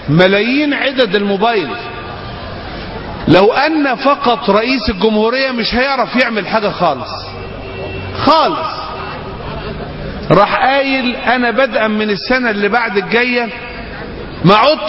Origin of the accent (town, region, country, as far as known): Egypt